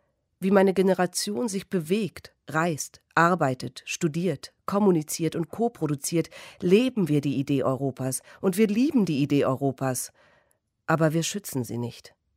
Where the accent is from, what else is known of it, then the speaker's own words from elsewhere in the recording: Switzerland; also born or lived in France / Germany; Ich bin Schweizerin, bin aber in Frankreich und Deutschland aufgewachsen.